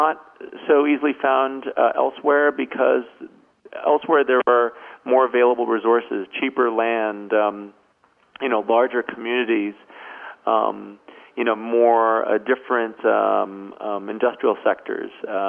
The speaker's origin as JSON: {"language": "English", "region": "Hawaii", "country": "United States", "said": "maybe I'm saying it because I'm someone from Hawaii"}